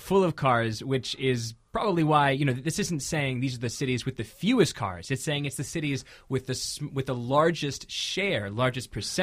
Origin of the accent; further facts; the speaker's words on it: McLean, Virginia, United States; I'm from McLean, Virginia. That's a suburb of Washington, D.C. I cannot imagine my childhood without a car.